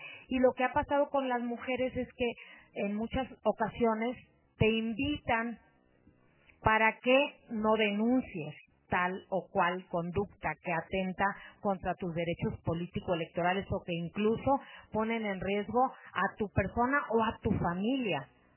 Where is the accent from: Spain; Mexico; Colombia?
Mexico; Sinaloa; del norte del estado, de donde yo soy de Sinaloa